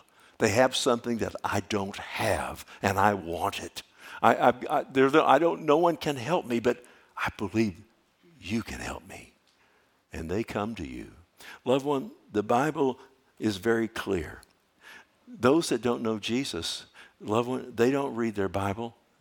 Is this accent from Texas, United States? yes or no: yes; Texas, United States; I'm a Texan, by golly.